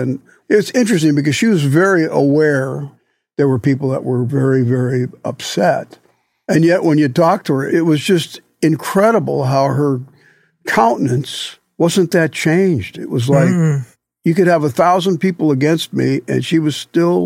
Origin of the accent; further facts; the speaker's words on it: Chicago, Illinois, United States; I mean, I love … I mean, I came from Chicago.